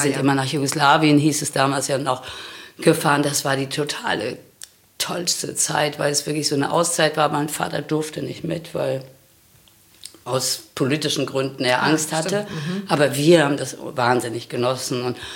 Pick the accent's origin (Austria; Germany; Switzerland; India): Germany; North Rhine-Westphalia; Also ich bin im Sauerland groß geworden. Und das Sauerland ist genau so, wie es klingt. Wirklich schrecklich.